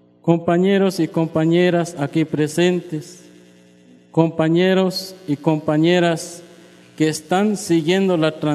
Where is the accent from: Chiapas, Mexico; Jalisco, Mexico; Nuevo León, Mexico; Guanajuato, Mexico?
Chiapas, Mexico; Tila; Nosotros somos ejidatarios de Tila